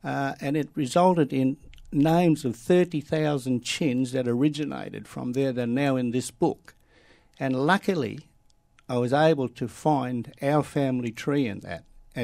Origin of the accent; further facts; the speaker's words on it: Sydney, New South Wales, Australia; born there; I was born in Sydney in a place called Ashfield. The rest of my brothers and sisters were born here. We came back in 1947